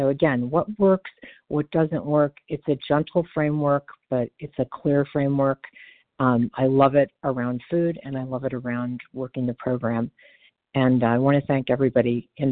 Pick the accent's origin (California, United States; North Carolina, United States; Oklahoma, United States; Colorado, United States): California, United States; I'm from California, and it's good to be on the line.